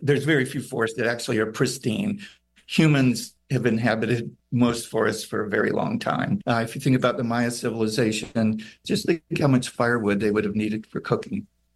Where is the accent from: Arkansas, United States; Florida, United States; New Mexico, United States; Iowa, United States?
Florida, United States; like some of the places in my home state of Florida has had to do with hurricanes.